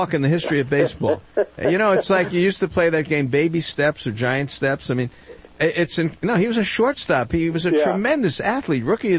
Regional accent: Miami, Florida, United States; And, you know, I grew up in Miami, and Miami Dolphins were a big team for me.

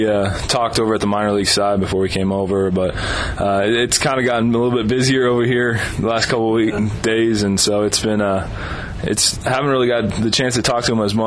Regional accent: Tucson, Arizona, United States; I'm actually from Arizona. So I grew up in Tucson.

